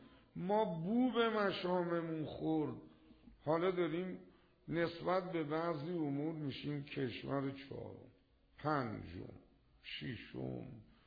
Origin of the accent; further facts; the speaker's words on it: Iran; خب یه کسی فهمید ما ایرانی هستیم